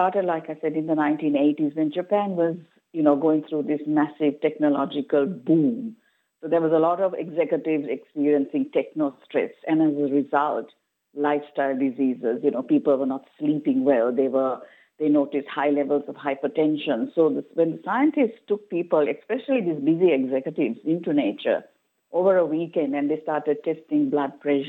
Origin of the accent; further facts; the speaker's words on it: Sri Lanka; now in Australia; When I moved to Australia in 2010 from Sri Lanka, I fell in love with Australia's bush and nature.